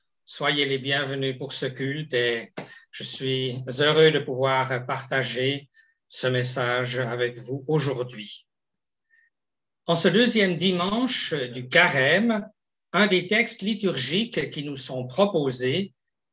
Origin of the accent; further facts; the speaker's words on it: Switzerland; Une telle crise, peut-être dans quelques pays en Afrique ou en Chine, mais pas chez nous en Suisse.